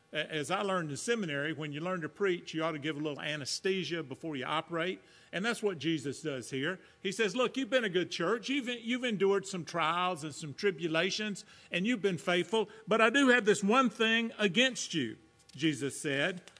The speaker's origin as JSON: {"language": "English", "town": "Atlanta", "region": "Georgia", "country": "United States", "said": "and I told you I'm from Georgia, I'm just a simple country boy from Atlanta."}